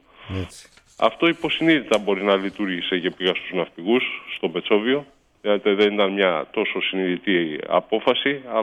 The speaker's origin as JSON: {"language": "Greek", "town": "Igoumenitsa", "region": "Epirus", "country": "Greece", "moved": "yes", "said": "Όταν έφυγα, θυμάμαι από την Ιγουμενίτσα, ο πατέρας μου είχε πει, OK, φεύγεις, καλά κάνεις"}